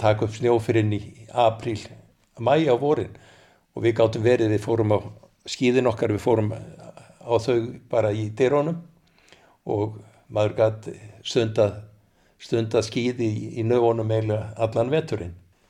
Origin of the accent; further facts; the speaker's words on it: Sauðárkrókur, Northwestern Region, Iceland; ég er svona allt til blanda þó að ég telji mig að sjálfsögðu vera söðkræking. Nú ég er fæddur á Söðurkróki, raunar í Rússlandi á Söðurkróki